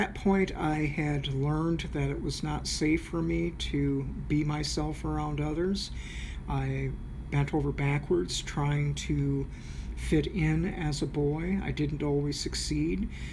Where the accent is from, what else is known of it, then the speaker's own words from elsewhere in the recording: Chelsea, Michigan, United States; also born or lived in Ann Arbor; I was born August 5th, 1952 in Ann Arbor, Michigan. I was raised in Chelsea, Michigan for the first 17 years of my life.